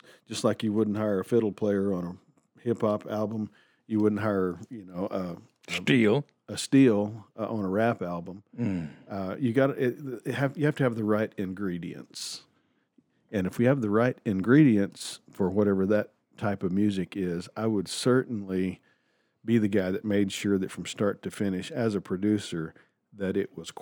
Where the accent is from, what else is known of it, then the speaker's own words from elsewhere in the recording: California, United States; also born or lived in Arkansas; Well, I was actually born in Arkansas. Raised in California.